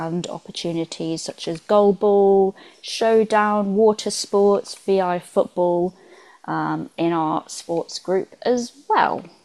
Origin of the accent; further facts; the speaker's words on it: West Midlands, United Kingdom; I am from the West Midlands.